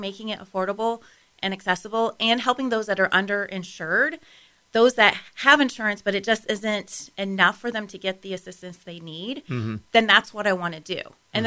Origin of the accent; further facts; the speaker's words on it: Defiance, Ohio, United States; I'm originally from Defiance, Ohio. I grew up on the family farm, the same farm my dad's parents built.